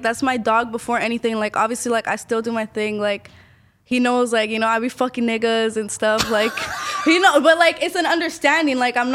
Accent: Ecuador; I'm from Ecuador.

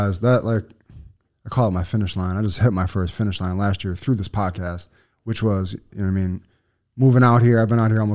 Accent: Buffalo, New York, United States; People thought I was fucking crazy though, because I was from Buffalo, like deep in some hip hop 8 Mile shit.

